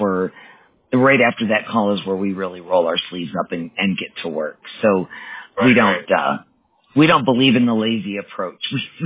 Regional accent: Wisconsin, United States; I grew up in Wisconsin, and I graduated

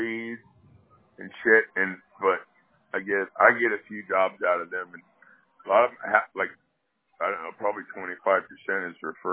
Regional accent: California, United States; I don't want to be the cheapest, but I do high-end work, and I'm from California, and I was trained by the best.

